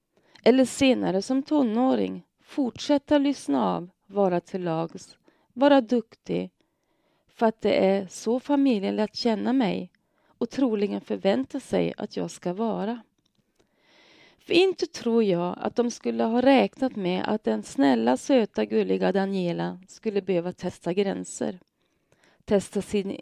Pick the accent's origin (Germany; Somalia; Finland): Germany; Swedish is a second language; now in Sweden; det första jag målmedvetet bestämde mig för var att det inte skulle höras att jag var invandrare eller tysk.